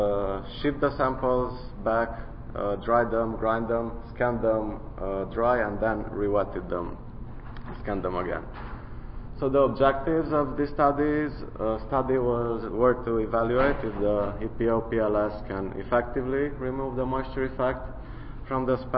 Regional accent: Romania; So, Eastern Europe, I'm from Romania.

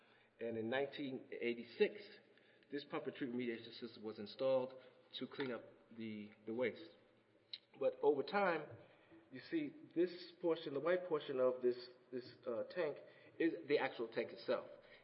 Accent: New Jersey, United States; Unfortunately, I'm from New Jersey, and you can't see New Jersey because it's littered with Superfund sites.

